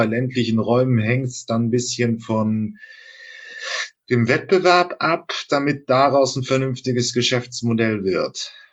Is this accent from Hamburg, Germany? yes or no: yes; Hamburg, Germany; Ich komme ja auch aus der Region